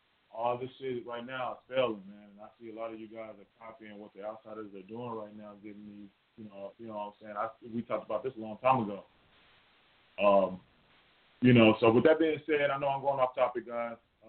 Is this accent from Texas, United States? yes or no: yes; Austin, Texas, United States; when somebody from my hometown, Austin, you know, fights, y'all want to talk shit about him